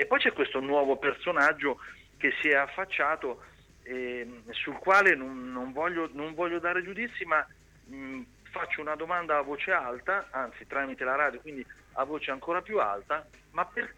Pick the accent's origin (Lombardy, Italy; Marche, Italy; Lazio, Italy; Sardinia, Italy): Marche, Italy; Ancona; da anconetano, anche se nelle poche giornate che passo ad Ancona